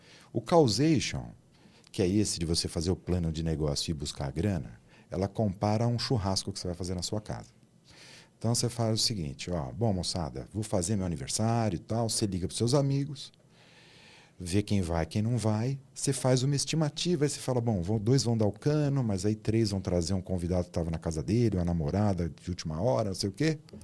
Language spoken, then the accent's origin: Portuguese; Santo André, São Paulo, Brazil; morava sozinha, voltar a morar lá com os meus pais em Santo André, que é onde eu cresci, né? Aqui do lado de São Paulo.